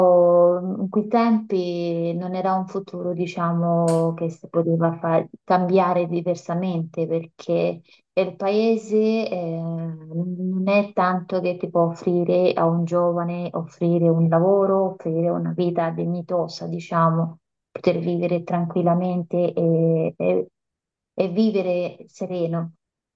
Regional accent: Romania; Italian is a second language; now in Italy; Io vengo da Romania.

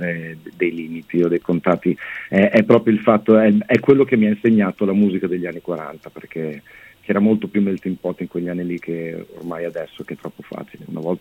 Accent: Cesena, Emilia-Romagna, Italy; Io sono di Cesena

